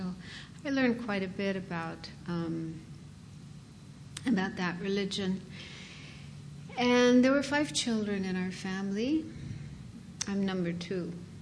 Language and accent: English; Sacramento, California, United States; born there; Okay, so I was born in California, Sacramento, in fact, Sacramento, California, and my family wasn't Buddhist, surprise, surprise.